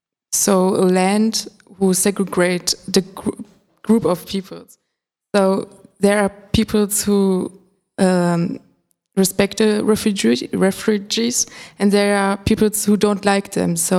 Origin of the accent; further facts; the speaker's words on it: North Rhine-Westphalia, Germany; also born or lived in Lemgo; Yes, my whole family is from Poland, but I was born in Germany, next to the Dutch border. And we moved to Lemgo, next to Lemgo since, I think, 17 years or so.